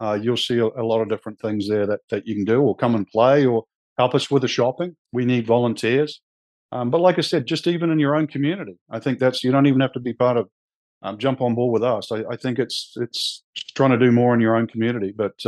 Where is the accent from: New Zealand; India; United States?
New Zealand; I grew up in New Zealand, I sort of a Slavic family